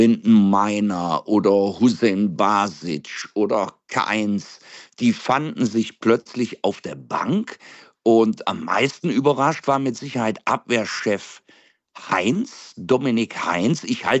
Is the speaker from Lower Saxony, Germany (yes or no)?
no; Aachen, North Rhine-Westphalia, Germany; Also ich bin ja ein Rheinländer durch und durch und ein Kölsche Immi, würde man sagen. Also ich bin aus Aachen, tu aber immer so, als wäre ich ein Kölner.